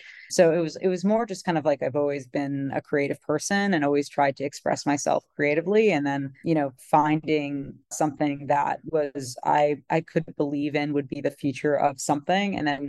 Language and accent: English; Long Island, New York, United States; I am actually from Long Island, but I moved to New York for college and everything I experienced in New York, like really kind of raised me to be the person that I am.